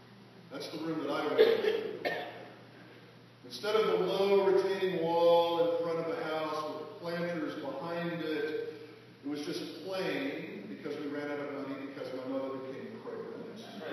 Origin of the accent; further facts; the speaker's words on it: Houston, Texas, United States; The house I was raised in Houston, Texas, was designed in 1964 by an architect named Ursula Oppenheimer.